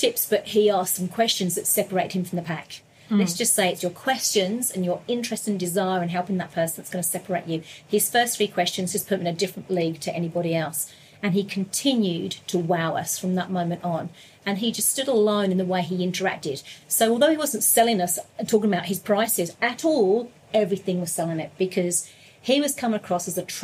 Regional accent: England, United Kingdom; I grew up in England.

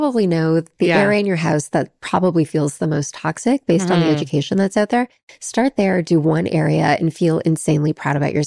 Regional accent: Canada; now in Los Angeles, United States; that's one of the coolest things as a Canadian living

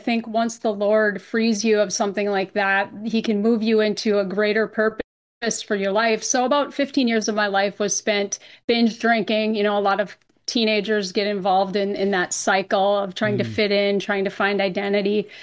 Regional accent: Duluth, Minnesota, United States; So I became a news reporter, David, in the city of Duluth, Minnesota, my hometown.

